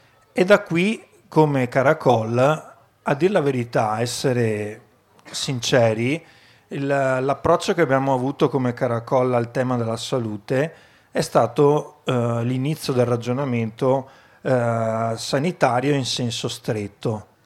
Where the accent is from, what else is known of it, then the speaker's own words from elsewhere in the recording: Vicenza, Veneto, Italy; parlo solo della provincia da cui vengo, di Vicenza